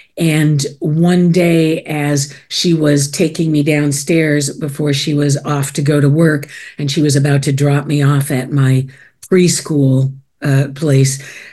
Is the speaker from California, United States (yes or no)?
yes; Los Angeles, California, United States; No, not Pasadena. I grew up actually in mid-LA. Not far from where I live now.